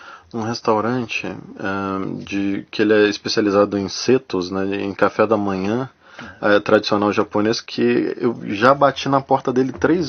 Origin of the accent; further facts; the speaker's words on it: Brazil; Porque como brasileiro andando de madrugada sozinho, você fica olhando para os lados, né?